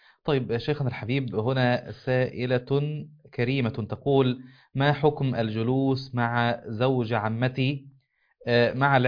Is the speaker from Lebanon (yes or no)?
no; Upper Egypt, Egypt